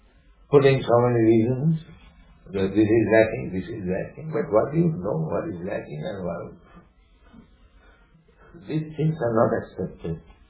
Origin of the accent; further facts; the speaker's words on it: India; English is a second language; It's like we are Indian, we cannot tolerate such strong, but it comes thinking. Cool. Similarly, in India, you cannot tolerate the scorching heat.